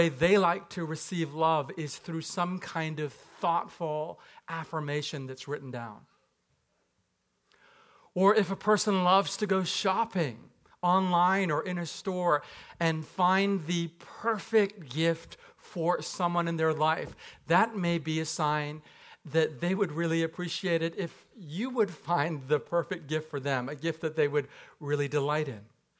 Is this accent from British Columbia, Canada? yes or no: yes; Vancouver, British Columbia, Canada; also born or lived in Japan / New York City / England; I'm originally from Japan, but I'm really from Vancouver via New York City and England.